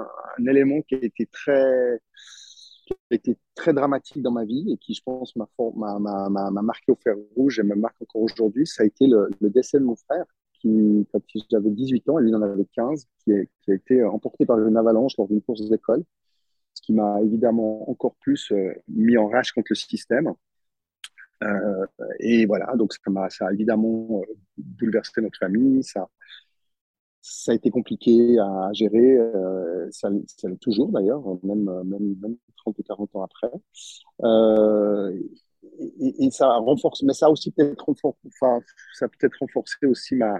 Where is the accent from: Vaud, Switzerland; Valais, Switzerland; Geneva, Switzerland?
Vaud, Switzerland; Montreux; j'ai grandi en Suisse, dans une petite ville de Montreux, une petite ville de 20 000 habitants. Donc, c'était une ville, en plus, un grand village, on va dire, où je connais un peu tout le monde.